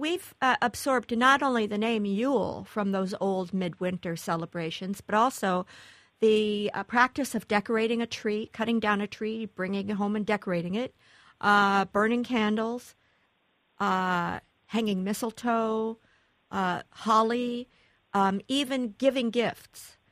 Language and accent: English; Midwest, United States; moved away; Well, you know, I come from the Midwest, where people don't seem to confuse bring and take, but I noticed as soon as I moved to the East, and this is about 1980